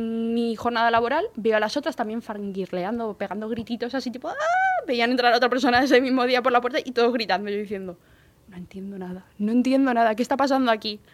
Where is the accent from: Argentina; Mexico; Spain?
Spain; Yo soy española.